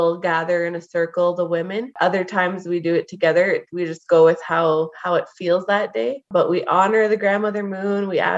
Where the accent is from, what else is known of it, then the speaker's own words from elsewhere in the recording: Temiskaming First Nation, Quebec, Canada; I'm from Temiskaming First Nation, and I'm Bear and Loon Clan.